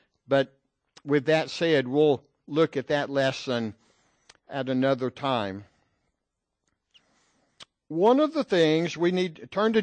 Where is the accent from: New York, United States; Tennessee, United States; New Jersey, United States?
Tennessee, United States; also born or lived in Texas; Someone used to tease me when I was raised in Tennessee. But then when we lived for a short time in Texas, they would say, oh, no, the belt buckle's here.